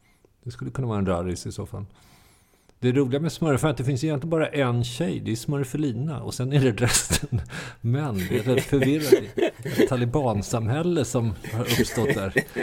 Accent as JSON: {"language": "Swedish", "town": "Stockholm", "region": "Stockholm County", "country": "Sweden", "tie": "born or raised there", "said": "Jag växte upp på Östermalm, det är väl det som är skillnaden."}